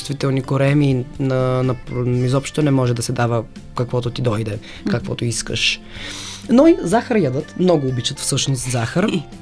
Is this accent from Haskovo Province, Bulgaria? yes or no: yes; Haskovo, Haskovo Province, Bulgaria; По случайност намерих една ферма до града ми, аз съм от Хасково